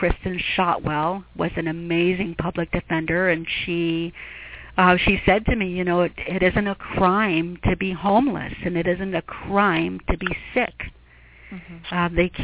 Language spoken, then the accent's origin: English; Glendale, Arizona, United States; I'm from Arizona. I was born in Glendale, Arizona.